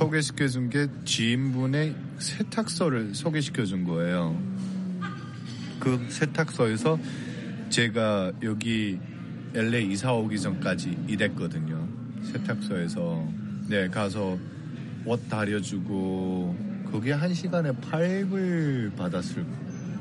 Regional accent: North Korea; 제가 북한 사람이란 걸 알고 진짜 아무 사람도 저 주변에 없었어요

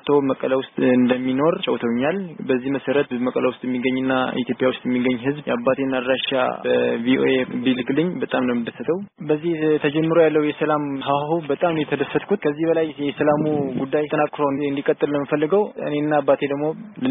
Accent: Eritrea; also born or lived in Asela, Ethiopia; እኔ ኢትዮጵያ አሰላ የሚባል አካባቢ ነው የተወለድኩት። በህፃንነቴ ከእናቴ ጋር ወደ ኤርትራ ከመጣሁ በኋላ ኢትዮጵያና ኤርትራ ግጭት በመከሰቱ የአባቴ አድራሻም የለኝም።

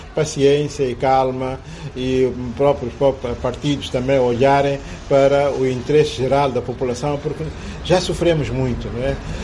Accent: Mozambique

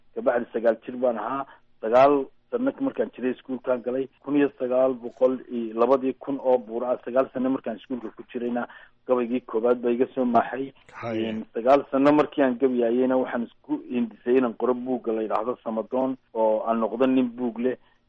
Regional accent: Buligubadle, Woqooyi Galbeed, Somalia; born there

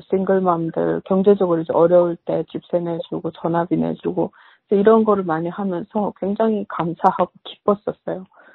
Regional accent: North Korea; now in United States; 내가 북한 사람이라는 거를

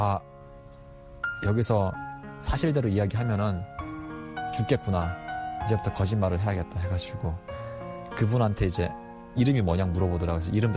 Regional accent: Chongjin, North Hamgyong, North Korea; now in South Korea; 저는 청진이라는 곳이 고향이고요. 또 이제 함경북도 청진이 고향인데 제가 어렸을 때 가장 기억에 나는 거는 저희 집이 바닷가 근처에 있었거든요.

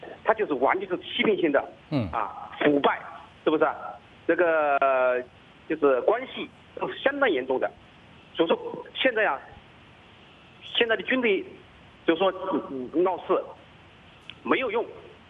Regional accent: Hubei, China; 我是湖北的

